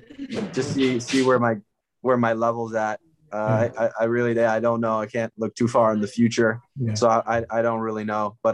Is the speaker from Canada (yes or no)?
yes; Canada; now in United States; I'm Canadian. I've been living in Florida, so I've gotten soft.